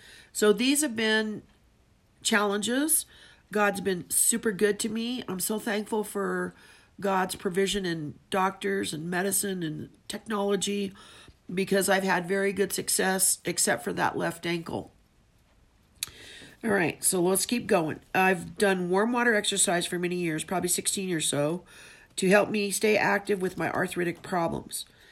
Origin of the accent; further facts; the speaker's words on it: Texas, United States; And I'm from Texas, and when we were kids, we would say, hightail it, get going, go somewhere, go quickly.